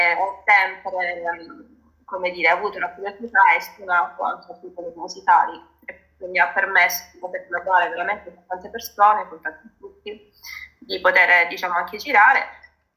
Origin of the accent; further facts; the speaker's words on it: Modica, Sicily, Italy; sono siciliana, in particolare di Modica, provincia di Ragusa.